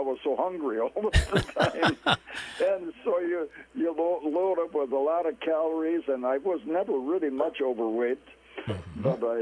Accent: Minnesota, United States; I was born in St. Peter Hospital in 1942, and my parents lived for 2 years in Le Sueur, Minnesota.

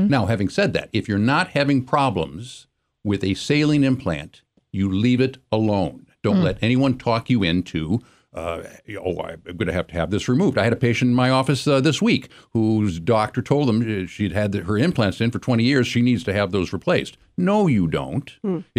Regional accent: Madison, Wisconsin, United States; I was born and raised here in Madison.

